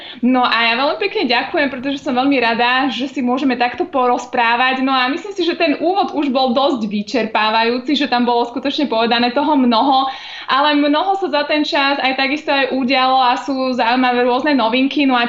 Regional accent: Skalité, Žilina Region, Slovakia; also born or lived in Námestovo; Ja pochádzam z Kysúc, áno. Do mojich 5 rokov sme bývali na Orave, v Námestove, no a potom sme sa presťahovali na Kysúce, do obce Skalité, odkiaľ pochádza moja mamina. Teda moji rodičia obidvaja sú Kysúčania.

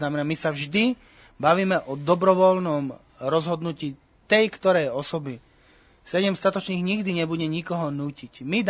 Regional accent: Košice, Košice Region, Slovakia; Ja som z Košic, viem riešiť veci, ktoré sú v Košiciach.

